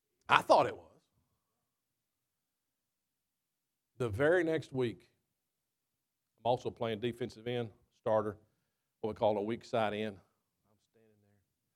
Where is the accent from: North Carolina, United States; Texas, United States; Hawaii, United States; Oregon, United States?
Texas, United States; I grew up in Texas, but my dad pastored for 45 years.